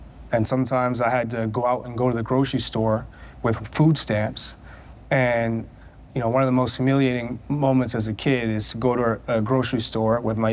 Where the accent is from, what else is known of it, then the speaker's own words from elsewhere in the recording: New Hampshire, United States; I grew up in New Hampshire, which, one, it's all white kids that didn't play soccer for the most part.